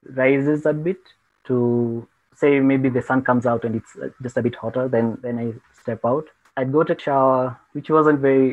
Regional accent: Nairobi, Kenya; growing up in Nairobi and in the part of Nairobi that I grew up

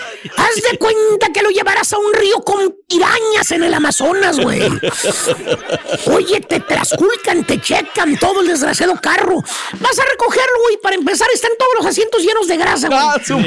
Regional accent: Acapulco, Guerrero, Mexico; Digo, no, yo soy de Guerrero, de Acapulco.

